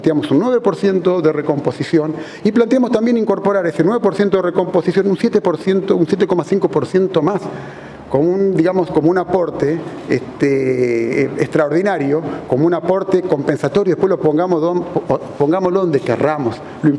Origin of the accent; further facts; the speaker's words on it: Santa Fe, Argentina; lo sumamos como santafesinos y como argentinos